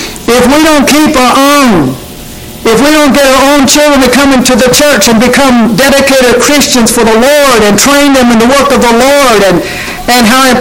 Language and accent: English; Kansas, United States; But I was thinking back. I grew up in Kansas.